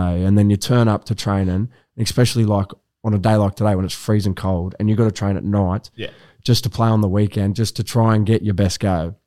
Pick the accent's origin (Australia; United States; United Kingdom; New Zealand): Australia; Nabiac, New South Wales; Well, I grew up in Nabiak and it's near Taree.